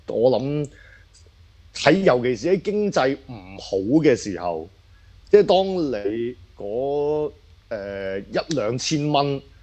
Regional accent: Hong Kong; now in Osaka, Japan; 咁但係即係你，譬如我哋香港人嗰個理解嗰個冬天

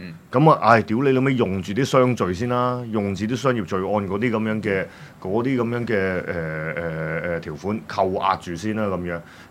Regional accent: Hong Kong; 譬如我哋香港人會熟悉啲嘅

